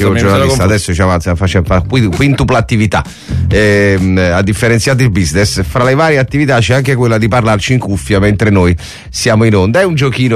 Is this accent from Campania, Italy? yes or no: yes; Naples, Campania, Italy; Parlo in italiano strano, sono napoletano.